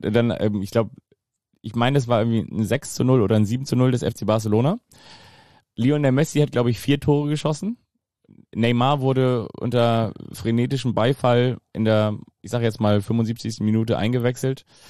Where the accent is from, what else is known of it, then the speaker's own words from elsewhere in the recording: Kiel, Schleswig-Holstein, Germany; wie man das so macht, ne, als Kieler